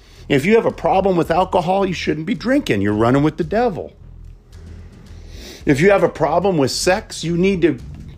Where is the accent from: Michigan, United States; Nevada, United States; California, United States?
Nevada, United States; Las Vegas; some of you know that I grew up in Las Vegas singing to all kinds of different artists.